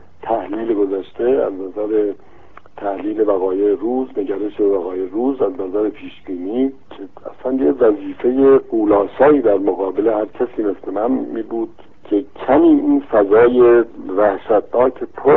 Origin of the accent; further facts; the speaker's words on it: Iran; moved away; با اینکه خوشحال نبودم که از ایران خارج میشدم، ایران دیگر جایی برای من نداشت.